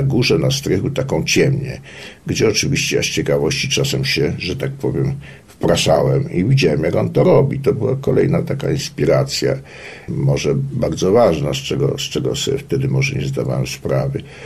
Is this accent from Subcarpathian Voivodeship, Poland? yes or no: no; Kraków, Lesser Poland, Poland; born there; Ja się urodziłem w Krakowie w 1945 roku